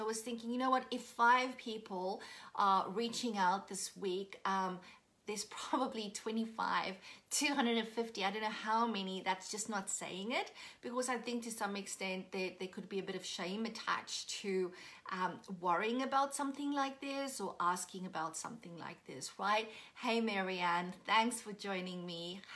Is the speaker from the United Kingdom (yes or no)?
no; Port Elizabeth, Eastern Cape, South Africa; now in Brisbane, Australia; It is reminding me just a tad bit of my hometown of Port Elizabeth, where I come from